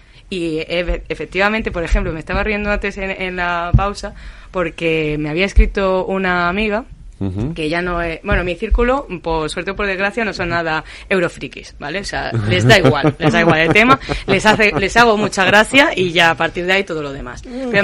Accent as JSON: {"language": "Spanish", "region": "Melilla", "country": "Spain", "said": "yo soy de Melilla"}